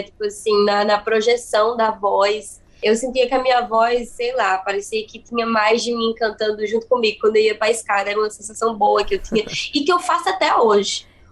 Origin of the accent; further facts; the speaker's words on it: Paraíba, Brazil; also born or lived in Feira de Santana; Eu acho que eu tenho uma força de ser baiana que é muito forte, e aí junta com a minha força da Paraíba, né? Eu fui criada na Paraíba, eu nasci na Bahia, em Feira de Santana, e eu fui criada na Paraíba. Então, assim, o meu sotaque é uma coisa muito forte.